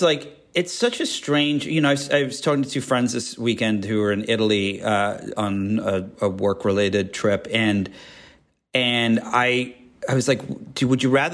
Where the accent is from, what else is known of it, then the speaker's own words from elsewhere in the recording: England, United Kingdom; growing up in England